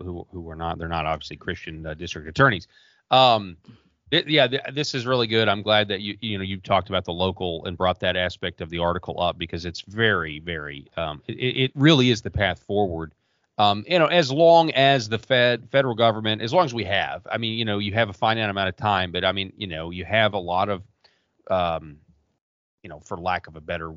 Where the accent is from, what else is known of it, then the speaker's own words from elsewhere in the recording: Arkansas, United States; I've seen this in my home state of Arkansas.